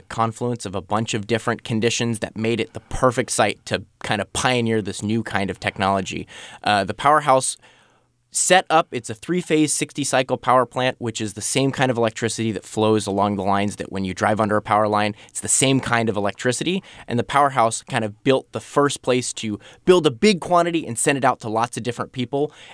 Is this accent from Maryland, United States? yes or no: no; Florida, United States; moved away as an adult; now in California, United States; So I am actually not a California native. I moved out here from Florida 5 years ago, right in the middle of COVID